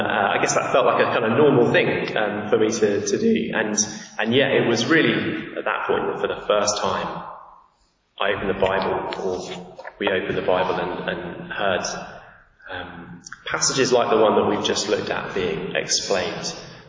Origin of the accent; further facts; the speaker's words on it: South West England, United Kingdom; I grew up in Dorset. That's down in the southwest of England. It's a beautiful place. We lived in the middle of a field.